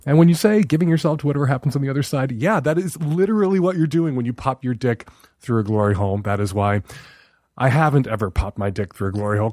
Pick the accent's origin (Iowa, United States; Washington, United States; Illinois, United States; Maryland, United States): Washington, United States; food banks all across my home state of Washington.